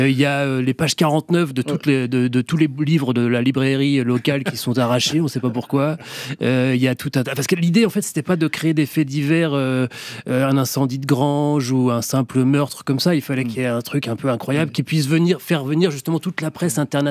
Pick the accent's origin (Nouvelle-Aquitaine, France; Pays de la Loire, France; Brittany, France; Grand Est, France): Pays de la Loire, France; Où j'ai grandi, entre Nantes et Angers, effectivement, dans un petit village où il se passait rien.